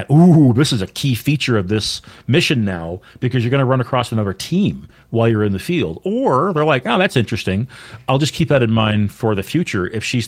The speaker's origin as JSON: {"language": "English", "town": "Halifax", "region": "Nova Scotia", "country": "Canada", "tie": "born or raised there", "said": "I want to write an adventure based on this, these two locations that are in my hometown. Basically, Halifax, it was a very important military port and fort in the 18th and 19th centuries."}